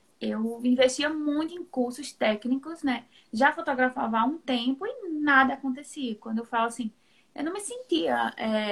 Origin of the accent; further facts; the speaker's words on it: Caruaru, Pernambuco, Brazil; Eu sou do interior de Pernambuco, Caruaru, fica mais ou menos a uns 150 quilômetros da capital Recife.